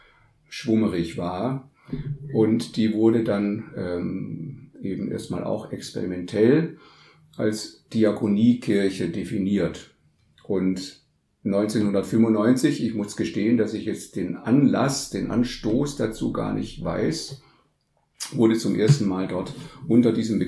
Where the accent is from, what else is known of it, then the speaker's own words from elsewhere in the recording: Stuttgart, Baden-Württemberg, Germany; Die Idee ist 1995 in Stuttgart geboren worden, in meiner Heimatstadt nebenbei.